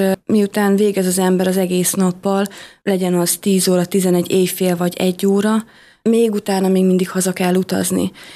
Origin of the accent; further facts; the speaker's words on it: Kiskunhalas, Bács-Kiskun, Hungary; én kiskunhalasi vagyok